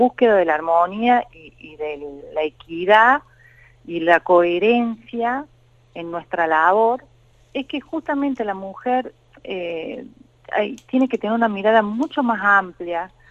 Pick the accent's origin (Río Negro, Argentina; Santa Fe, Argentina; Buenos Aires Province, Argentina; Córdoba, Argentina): Córdoba, Argentina; now in Tucumán, Argentina; Yo soy cordobesa y vivo en Tucumán.